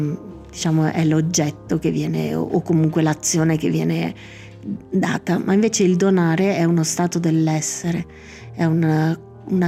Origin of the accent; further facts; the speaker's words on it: Lombardy, Italy; In realtà noi che veniamo dalla Lombardia, per noi è tantissimo